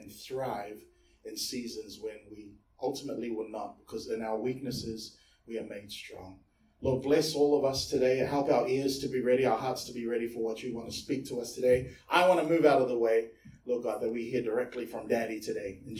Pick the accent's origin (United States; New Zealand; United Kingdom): New Zealand; born there; Look, I've only been here for 5 years. I'm a Kiwi. I'm a New Zealand-born Samoan.